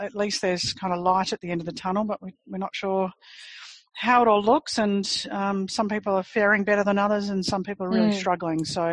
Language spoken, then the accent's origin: English; United Kingdom; I am British. I've got a passport.